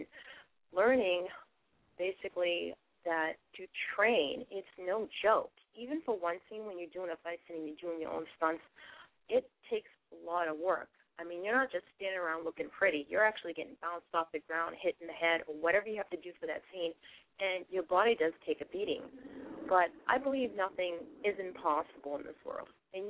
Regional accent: Massachusetts, United States; accent: Boston; I don't know if it's because of my Boston accent. I talk funny as it is.

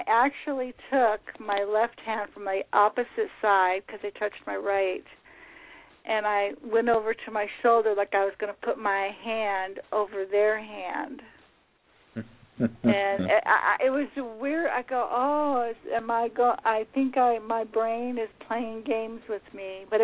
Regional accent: East Coast, United States; I'm from back east.

